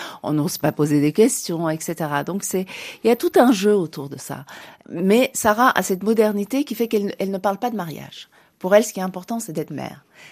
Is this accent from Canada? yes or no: no; Iran; French is a second language; Quand je pense à mon enfance à l'Iran